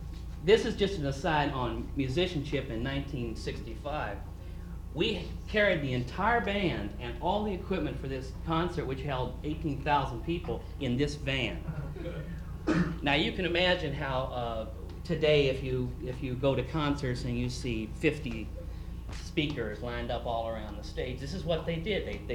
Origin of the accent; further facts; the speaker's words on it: Louisville, Kentucky, United States; They were playing in my hometown of Louisville, Kentucky.